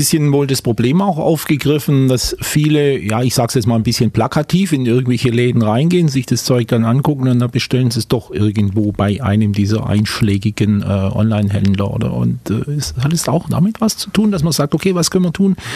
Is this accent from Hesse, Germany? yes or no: no; Baden-Württemberg, Germany; born there; als gebürtiger Schwabe, man kann halt das Schwätzle halten.